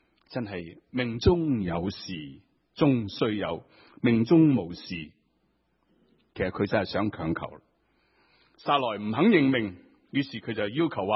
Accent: China; 其实我谂我哋头先都讲到，就系对我哋中国人嚟讲

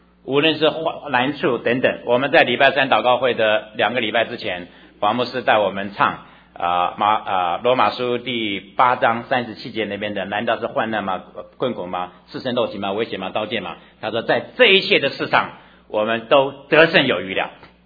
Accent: China; SARS 是在我们中国人中间因为我们特别关心的事情。

